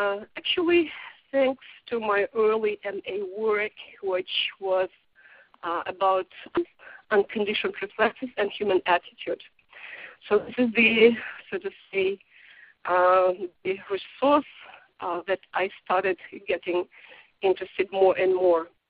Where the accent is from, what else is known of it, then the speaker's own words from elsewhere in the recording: Russia; accent: Russian English; English is a second language; My English still is Russian English. I'm originally from Russia.